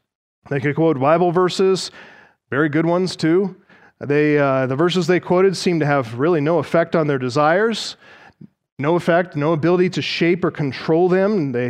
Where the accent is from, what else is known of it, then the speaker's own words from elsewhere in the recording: Colorado, United States; returned home to attend the church that I was raised in here in Colorado